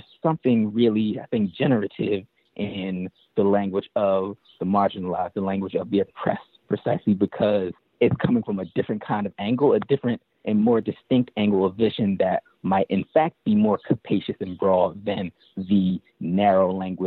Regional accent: Philadelphia, Pennsylvania, United States; I mean, I grew up in Philly, and hip-hop was, in many ways, our unofficial language.

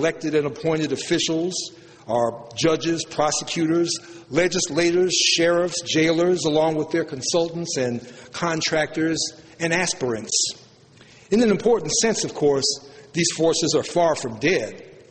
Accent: Chicago, Illinois, United States; That's why all the black people I know from Chicago, and I'm from Chicago, were overjoyed

